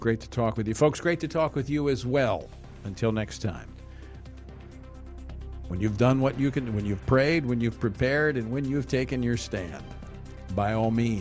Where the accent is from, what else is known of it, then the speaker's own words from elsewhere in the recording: Baton Rouge, Louisiana, United States; in my hometown of Baton Rouge